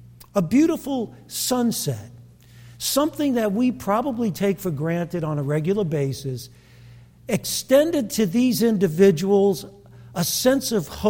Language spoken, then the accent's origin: English; Brooklyn, New York, United States; I grew up in Williamsburg, Brooklyn, and many of my neighbors had those tattoos from the concentration camps.